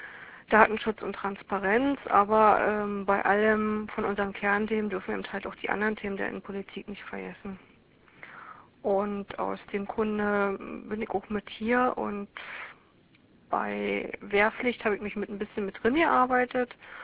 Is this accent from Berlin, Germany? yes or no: yes; Berlin, Germany; accent: Berlin; ich komme aus Berlin, wie man unverkennbar hört.